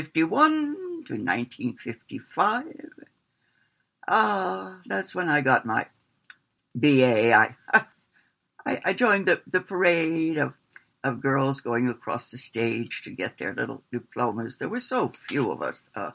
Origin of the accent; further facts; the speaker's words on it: Oakland, California, United States; the college is in my hometown in Oakland. I arrived there in 1951.